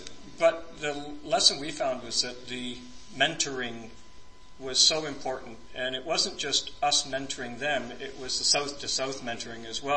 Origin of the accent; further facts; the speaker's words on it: Canada; what excites me as a Canadian is, and I'll give you an example.